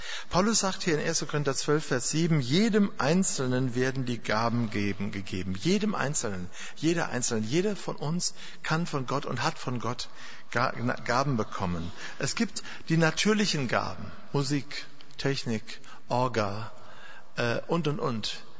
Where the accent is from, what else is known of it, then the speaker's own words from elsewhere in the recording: Duisburg, North Rhine-Westphalia, Germany; ich war noch Student in Marburg und fuhr immer in meine Heimatstadt, eine der schönsten Städte Deutschlands, im Ruhrgebiet, Duisburg